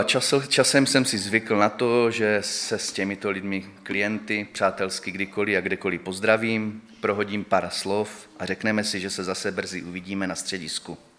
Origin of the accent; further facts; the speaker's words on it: Ostrava, Moravian-Silesian Region, Czechia; Tak jsem mu říkal, že jsem z Ostravy, ale že teďkom částečně pracuji v Praze.